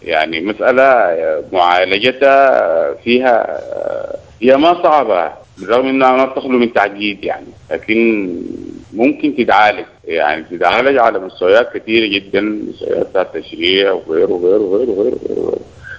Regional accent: Sudan; إنه نحن ما عندنا مخرج من المأزق اللي إحنا موجودين فيه كسودانيين

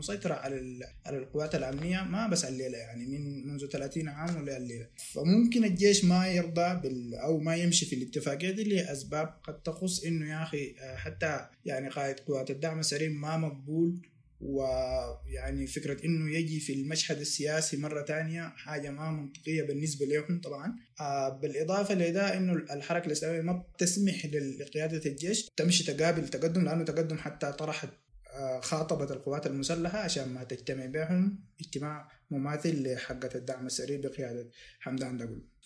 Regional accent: Sudan; نحن كشعب سوداني، كمواطنين سودانيين من كل ربع البلاد،

